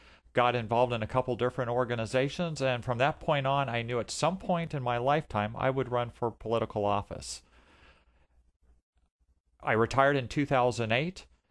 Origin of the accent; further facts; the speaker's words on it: San Jose, California, United States; I grew up in San Jose, California.